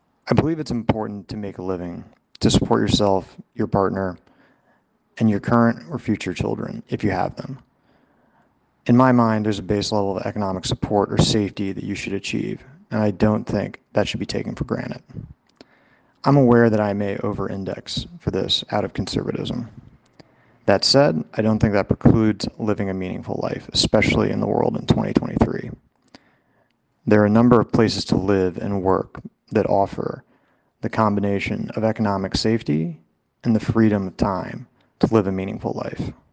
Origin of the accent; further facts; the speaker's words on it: Corpus Christi, Texas, United States; now in London, United Kingdom; I'm from Corpus Christi, Texas. I live in London.